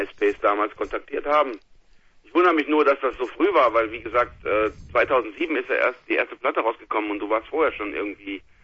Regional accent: Krefeld, North Rhine-Westphalia, Germany; Wir sind aus Krefeld, ja.

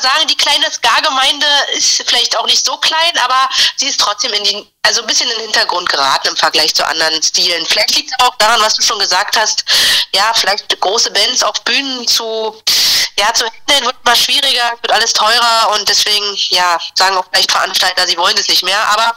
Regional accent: Berlin, Germany; Genau, wir sind in Berlin, wir sind Berliner

